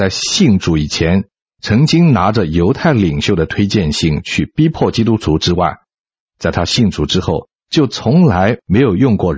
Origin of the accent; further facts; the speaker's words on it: China; 我们中国人认为心就是一个人心智的中心